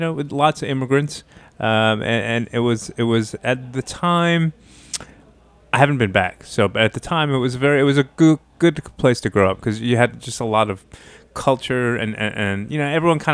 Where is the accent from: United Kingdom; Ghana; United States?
United States; Brooklyn, New York; I grew up in a place called, we moved in and out of the area called Starrett City, which most people have never heard of.